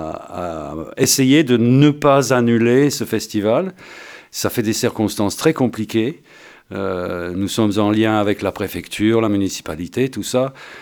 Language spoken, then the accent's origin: French; London, United Kingdom; French is a second language; now in La Bastide-d'Armagnac, France; Eh bah, de Londres, d'origine, voilà.